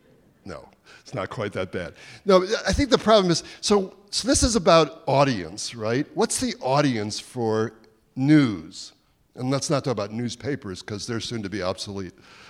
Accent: Detroit, Michigan, United States; I said to him, I'm from Detroit too.

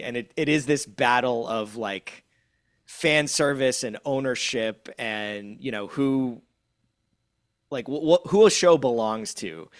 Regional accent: Boston, Massachusetts, United States; like I'm from the Boston area, so there was a Boston-themed episode I watched.

